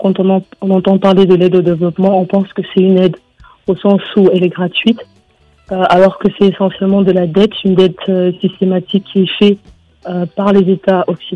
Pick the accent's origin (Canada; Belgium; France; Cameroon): Cameroon; Moi, en tant que Camerounaise, par exemple, je n'ai jamais vu de retombées physiques de cette aide.